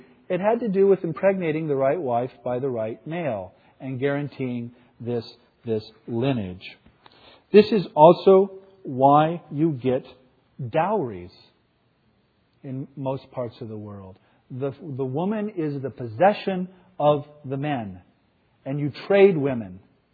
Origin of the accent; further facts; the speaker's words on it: Texas, United States; Because if I gave this lecture to many communities in my home state of Texas